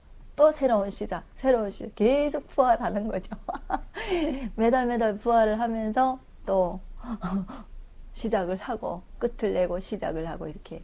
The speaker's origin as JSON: {"language": "Korean", "region": "Ryanggang", "country": "North Korea", "lives_now": "Seoul, South Korea"}